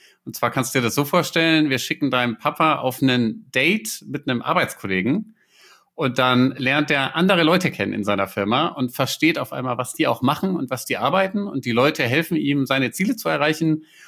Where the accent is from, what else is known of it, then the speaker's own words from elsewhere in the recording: Bavaria, Germany; Ich komme her aus, bin aufgewachsen in der Mitte von Bayern, am geografischen Mittelpunkt.